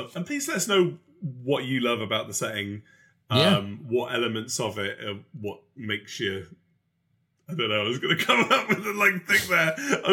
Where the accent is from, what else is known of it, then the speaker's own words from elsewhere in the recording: United Kingdom; it's the less cool things about being British is that reflection